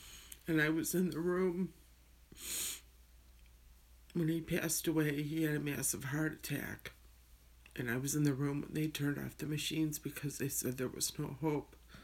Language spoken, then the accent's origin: English; Cleveland, Ohio, United States; I grew up in Cleveland in a working class family. My dad was a construction worker. My mom was a stay-at-home mom.